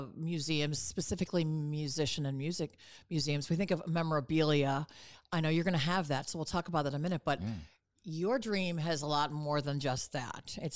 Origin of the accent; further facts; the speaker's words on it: Illinois, United States; Did you know … is from Illinois? I'm from Illinois.